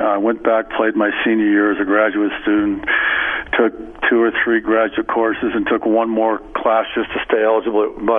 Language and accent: English; California, United States; Yeah, I grew up in the West San Fernando Valley, went to Taft High School